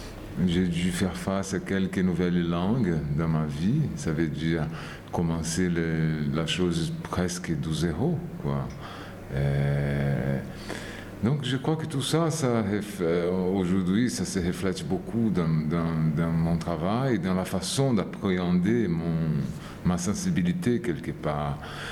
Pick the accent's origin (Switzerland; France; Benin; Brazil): Brazil; moved away; Même si j'ai quitté le Brésil, même si je suis loin de ce monde, je les trimballe avec moi d'une façon omniprésente